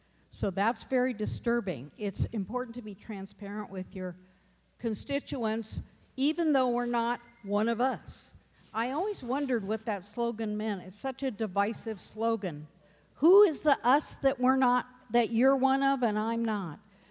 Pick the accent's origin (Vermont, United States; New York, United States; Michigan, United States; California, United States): California, United States; Paradise; I'm from Paradise.